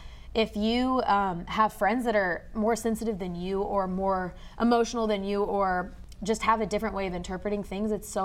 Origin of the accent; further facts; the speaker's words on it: Nashville, Tennessee, United States; I'm also from Nashville, and I'm also 20.